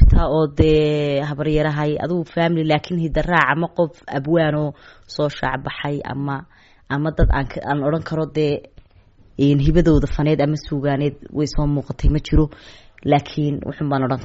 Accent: Hargeisa, Woqooyi Galbeed, Somalia; anigu waxaan dhashay 1993 waxaan ku dhashay magaalada Hargeysa halkaas aan ku barbaaray halkaas aan wax ku bartay halkaas baanan jooga

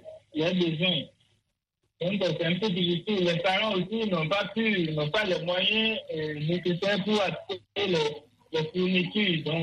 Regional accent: Cotonou, Littoral, Benin; Ok, chez nous, à Cotonou, bon, la rentrée scolaire a bien démarré.

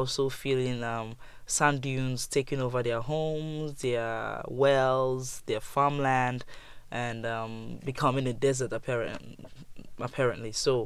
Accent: Nigeria; I'm a Nigerian journalist, an environmental journalist.

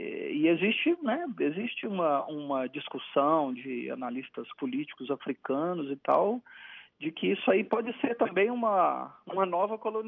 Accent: Brazil; eu, como brasileiro, né, nós temos uma aproximação cultural social e histórica com Angola muito grande

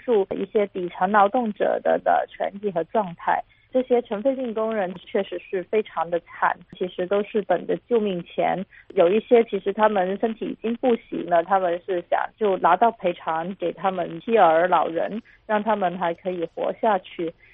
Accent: Guangzhou, Guangdong, China; 因为我和他都是土生土长的广州人，我们从小就在这里长大

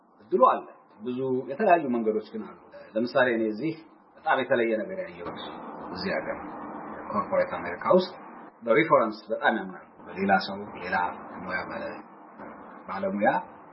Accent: Addis Ababa, Ethiopia; moved away as an adult; ከዛ በፊት ቶልጂ ያደኩት አዲስ አበባ ኢትዮጵያ ውስጥ ነው። እዛ የተማርኩትም መደበኛ ትምህርት መቼም ትምህርት አያልቅም፣ ግን መደበኛው ትምህርት የሃይስኩልም የኮሌጅ ዩኒቨርሲቲም አዲስ አበባ ዩኒቨርሲቲ ተማርኩት።

